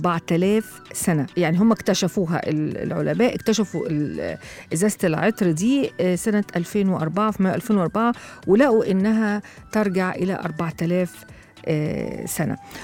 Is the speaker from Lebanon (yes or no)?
no; Egypt; حتى أنا لاحظت في الأفراح عندنا في مصر عموما منذ زمن بعيد